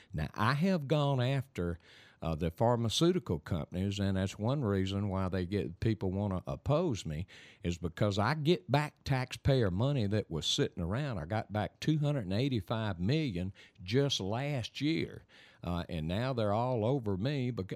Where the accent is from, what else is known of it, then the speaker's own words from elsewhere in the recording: Tallulah, Louisiana, United States; And I'm from Tallulah, for God's sake.